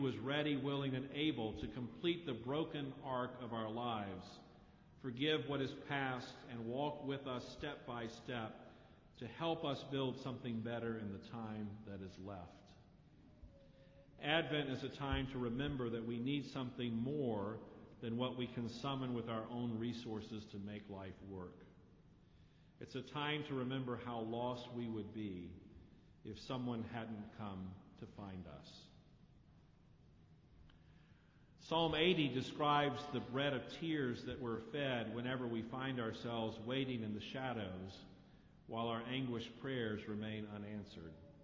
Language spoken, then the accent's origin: English; North Carolina, United States; When I was growing up in the Moravian Church in North Carolina, those words were the last words I heard spoken by the minister at the end of every worship service.